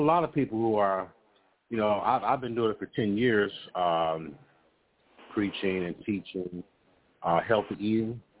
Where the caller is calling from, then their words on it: Chicago, Illinois, United States; Call from Cherokee Nation in Chicago, called Chicago.